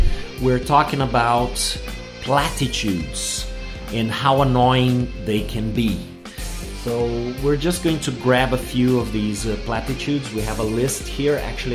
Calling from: Porto Alegre, Rio Grande do Sul, Brazil

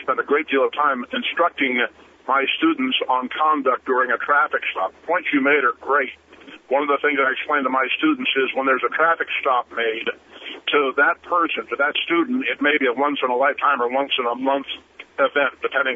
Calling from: Houston, Texas, United States; Good morning. How are you? I'm calling from Houston.

